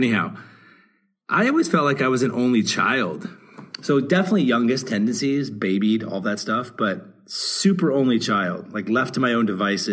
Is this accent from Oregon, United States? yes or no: yes; Portland, Oregon, United States; I grew up in Oregon, Portland, Oregon.